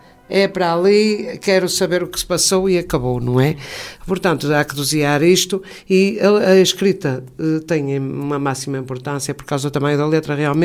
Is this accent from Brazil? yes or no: no; Portugal; nós que somos portugueses